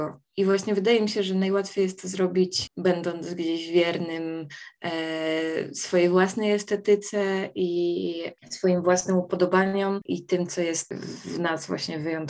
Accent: Kielce, Świętokrzyskie Voivodeship, Poland; z mojego rodzinnego miasta Kielc

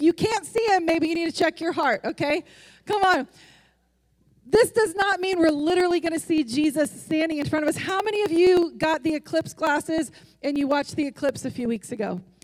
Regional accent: Georgia, United States; born there; I was born in Georgia, so I got deep South roots inside of me, okay?

